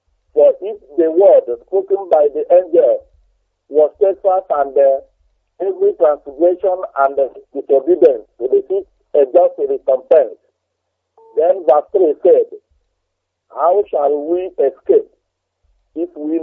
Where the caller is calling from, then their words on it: Nigeria; I'm calling from the Zoological Republic of Nigeria, precisely Kanu.